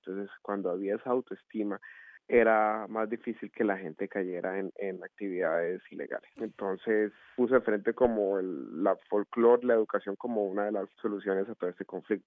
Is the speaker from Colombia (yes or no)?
yes; Bogotá, Colombia; yo crecí en Bogotá